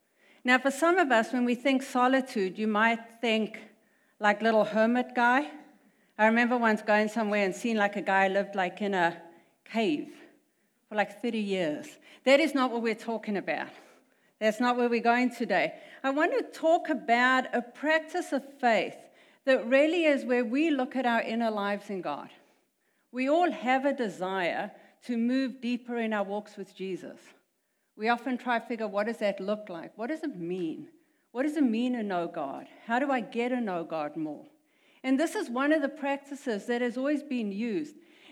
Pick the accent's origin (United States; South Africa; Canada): South Africa; I'm from South Africa. That is the weirdo accent.